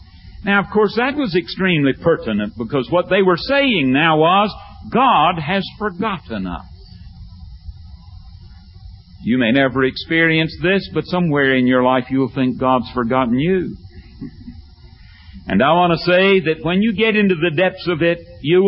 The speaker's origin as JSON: {"language": "English", "region": "the South", "country": "United States", "tie": "born or raised there", "said": "I grew up in the South, grew up in Depression days."}